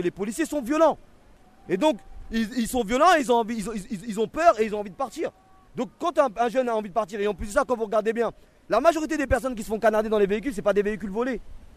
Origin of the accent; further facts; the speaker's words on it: France; born there; Je suis né en France, j'ai ma nationalité française, mais je suis citoyen de seconde zone. Je suis un Français de papier.